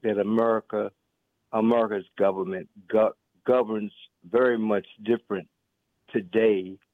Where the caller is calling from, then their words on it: Baltimore, Maryland, United States; I'm calling from Baltimore, Maryland.